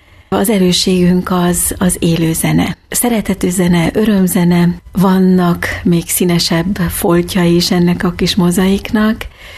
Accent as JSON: {"language": "Hungarian", "country": "Switzerland", "tie": "born or raised there", "moved": "as an adult", "lives_now": "Hungary", "said": "Én menekültként kerültem, tehát Svájcba, és ott nőttem fel, ott jártam iskolába, érettségiztem, jártam egyetemre, vállalkoztam, éltem, dolgoztam. Körülbelül 25 évig, 25 év után döntöttünk úgy férjemmel, hogy haza költözünk Magyarországra."}